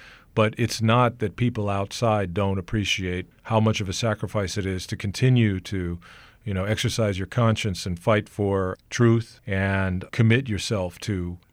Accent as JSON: {"language": "English", "country": "United States", "said": "You know, I am extremely extremely proud of this country and being an American."}